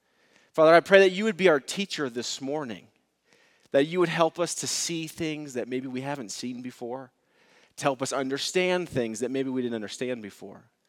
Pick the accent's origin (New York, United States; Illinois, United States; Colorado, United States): Colorado, United States; Boulder; Boulder is a special place for me. I grew up in Boulder.